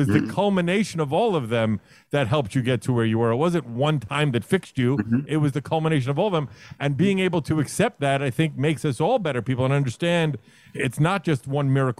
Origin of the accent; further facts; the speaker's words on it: Brooklyn, New York, United States; So I grew up in Brooklyn, right? And my mom only dated black men growing up.